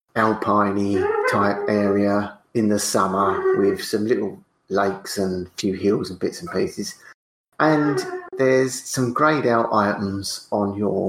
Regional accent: East of England, United Kingdom; I chose the Mark 1 Escort because why wouldn't you? I'm from Essex.

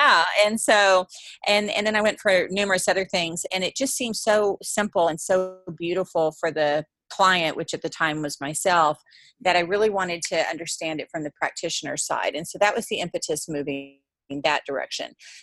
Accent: Texas, United States; I'm from Texas

